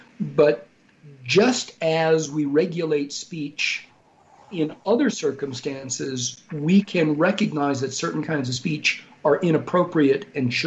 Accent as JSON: {"language": "English", "country": "Brazil", "lives_now": "United States", "said": "Now, I'm an immigrant from Brazil, and at the time, Brazil was a military dictatorship."}